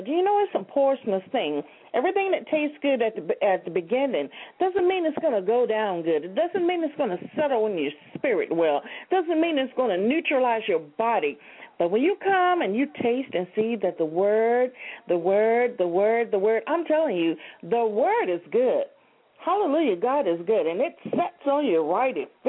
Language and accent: English; San Antonio, Texas, United States; I come here from San Antonio, Texas, to say thank you, Jesus